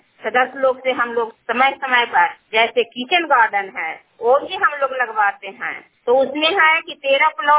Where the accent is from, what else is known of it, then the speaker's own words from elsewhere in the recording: Makundan Bigha, India; मैं मकुंदन बिघा के रहने वाली हूँ।